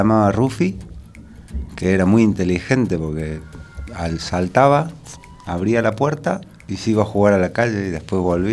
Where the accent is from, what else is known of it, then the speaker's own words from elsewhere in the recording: Villa María, Córdoba, Argentina; born there; yo nací en una ciudad en Argentina que se llama Villa María, que está en la provincia de Córdoba, que no es España, sino Argentina.